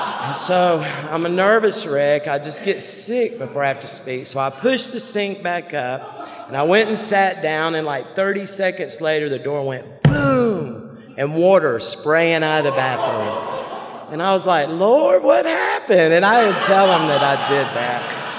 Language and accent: English; Montgomery, Alabama, United States; born there; And I was born in Montgomery, and I have one brother.